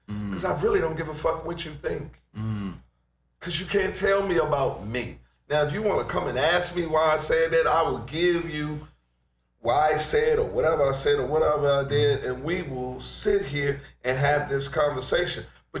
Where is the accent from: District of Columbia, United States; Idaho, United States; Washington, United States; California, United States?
District of Columbia, United States; Washington; And listen, man, I'm from Southeast DC.